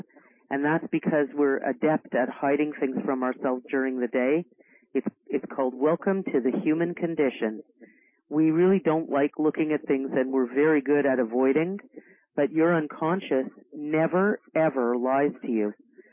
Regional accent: Montreal, Quebec, Canada; I'm from Montreal.

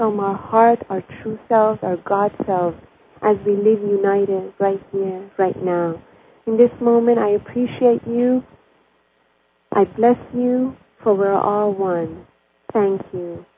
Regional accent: Iran; I'm originally from Iran.

